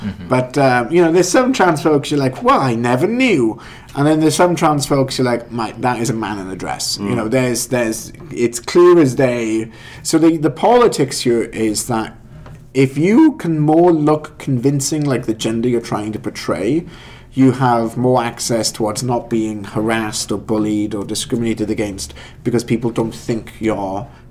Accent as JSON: {"language": "English", "country": "United Kingdom", "said": "So I am white. I am very male-looking. I am British and charismatic at times."}